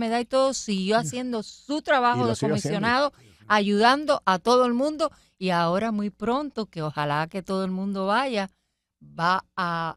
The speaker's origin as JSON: {"language": "Spanish", "country": "Cuba", "moved": "yes", "said": "¿Y para qué salimos de Cuba si no fue para la democracia, que todo el mundo piense como piensa?"}